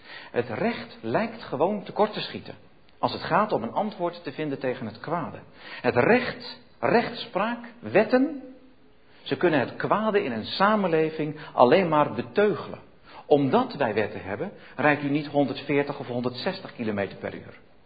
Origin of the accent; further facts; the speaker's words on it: Zeewolde, Flevoland, Netherlands; Ik kom uit Zeewolde